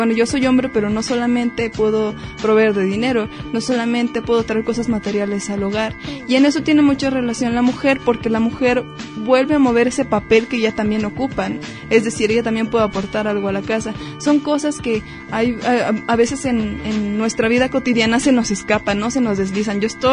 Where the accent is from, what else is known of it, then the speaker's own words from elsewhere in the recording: Mexico; podemos tener ventajas o desventajas como ciudadanos mexicanos